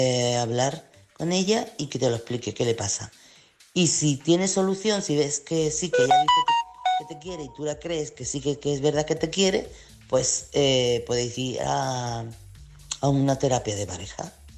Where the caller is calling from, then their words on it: Chiclana de la Frontera, Andalusia, Spain; corresponsal de Chiclana.